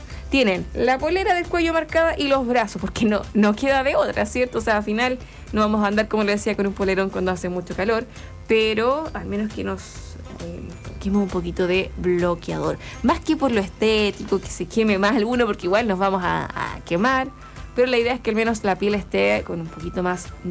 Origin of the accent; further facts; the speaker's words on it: Chile; como buen chileno que uno comienza a revisar qué feriados vienen para cada año.